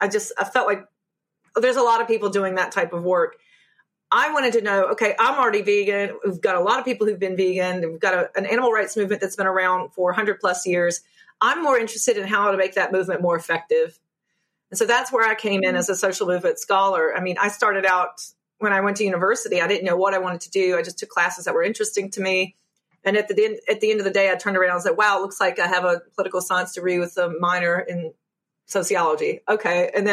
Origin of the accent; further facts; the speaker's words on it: Appalachia, United States; So I'm from Appalachia. I don't know if anyone can pick up my accent, but I came from a place where veganism was not known at all.